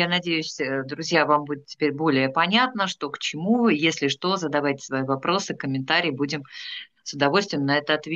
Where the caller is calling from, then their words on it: Volsk, Saratov Oblast, Russia; я сейчас вещаю из Вольска, у нас рядом горы есть